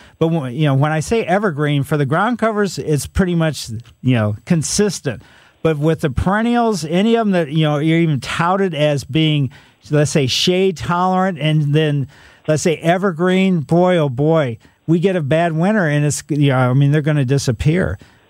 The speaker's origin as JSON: {"language": "English", "town": "Ellisville", "country": "United States", "tie": "born or raised there", "said": "growing up in Ellisville, the houses built in the 50s, they all had Pfizer's in front of them."}